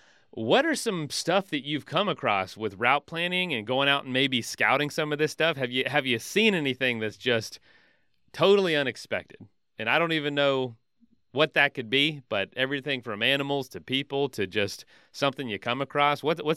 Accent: Frostproof, Florida, United States; I grew up on the Lake Wells Ridge in Frostproof.

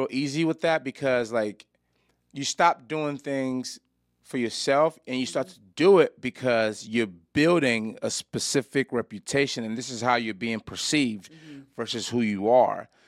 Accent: Nigeria; I come from literally being Nigerian.

